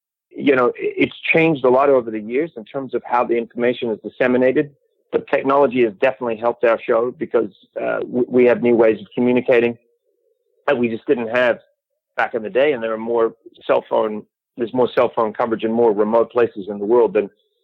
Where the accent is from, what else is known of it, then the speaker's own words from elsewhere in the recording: Christchurch, Canterbury, New Zealand; You know, I come from Christchurch.